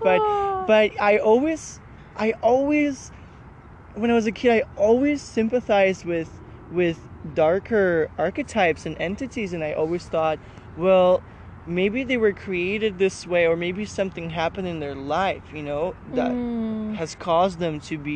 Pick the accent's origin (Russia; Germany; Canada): Russia; growing up in Russia